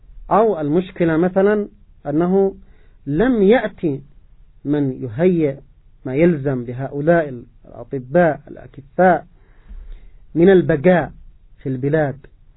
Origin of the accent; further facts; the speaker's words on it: Yemen; كشعب يمني